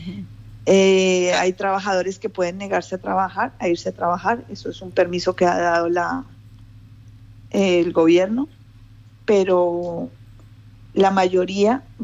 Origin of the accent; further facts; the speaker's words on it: Colombia; now in Canary Islands, Spain; que le amo mi tierra, Colombia, y no se vayan de Colombia, quédense en Colombia